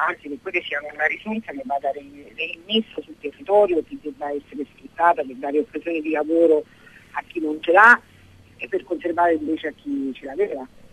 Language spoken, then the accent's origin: Italian; Campania, Italy; Dalle mie parti in Campania ci sono imprese molto importanti che sono state lasciate morire